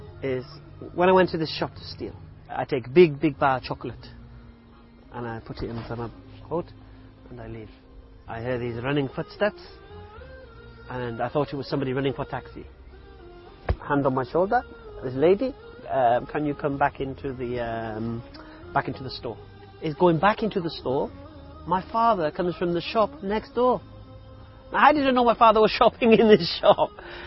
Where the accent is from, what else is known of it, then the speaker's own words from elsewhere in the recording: Wales, United Kingdom; now in London, United Kingdom; 40 years old. I live in London. I embraced Islam when I was 27 years of age. I grew up in South Wales. My parents moved there when I was, I think, 6 years of age.